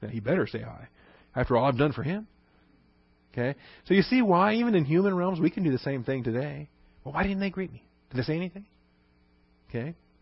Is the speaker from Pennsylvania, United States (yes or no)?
no; Seattle, Washington, United States; now in Texas, United States; I grew up in Seattle. We had weird pronunciation up there. So, and then I come to Texas, and y'all had this very normal pronunciation here in Texas.